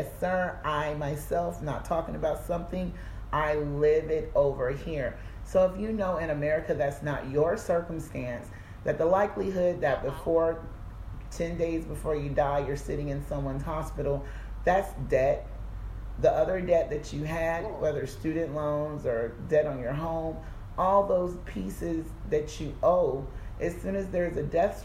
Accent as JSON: {"language": "English", "region": "South Carolina", "country": "United States", "said": "I'm from South Carolina, so there are field trips all the time. Yes, that was triggering and traumatizing growing up."}